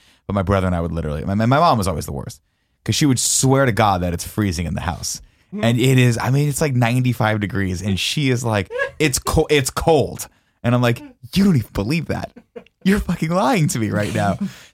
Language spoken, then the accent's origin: English; California, United States; We did the same thing growing up in SoCal, but with air conditioning.